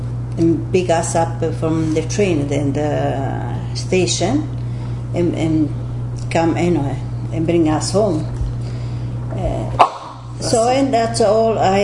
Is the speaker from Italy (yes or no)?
yes; Italy; Me, I came from Italy and lived with my sister.